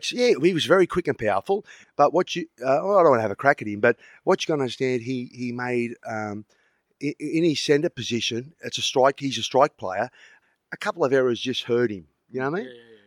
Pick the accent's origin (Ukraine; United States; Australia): Australia; Redfern, New South Wales; I grew up in Redfern, and basically I'm very fortunate looking back.